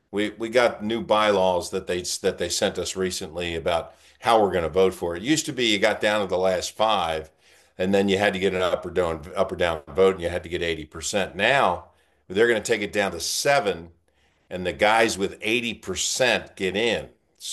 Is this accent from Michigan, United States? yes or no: no; Baltimore, Maryland, United States; growing up in Baltimore, I walk in and John Stedman's there.